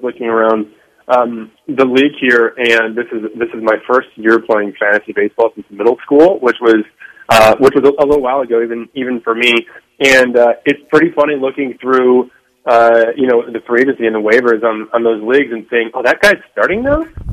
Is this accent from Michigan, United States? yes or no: yes; Michigan, United States; I grew up in Michigan. I grew up watching vintage Justin Verlander